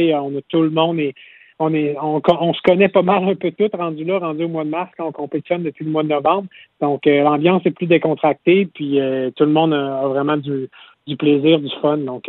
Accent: Quebec City, Quebec, Canada; c'est rare qu'on a l'opportunité de compétitionner au Canada, puis encore plus chez moi à Québec.

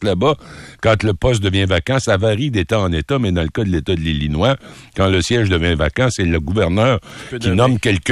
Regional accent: Quebec, Canada; Écoute, je suis un Québécois comme les autres.

